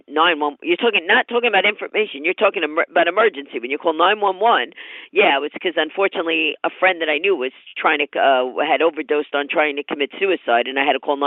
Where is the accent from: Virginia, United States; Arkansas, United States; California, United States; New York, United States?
New York, United States; Well, I mean, my brain, I'm a New Yorker. So first of all, just that in itself, I talk fast.